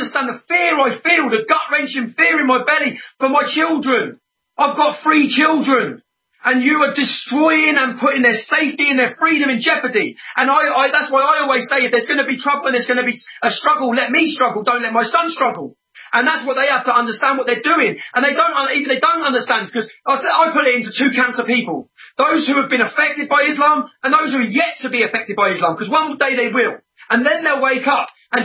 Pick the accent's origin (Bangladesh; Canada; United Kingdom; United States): United Kingdom; England; born there; Okay, I'm born as a minority English man living in a town with 30 mosques.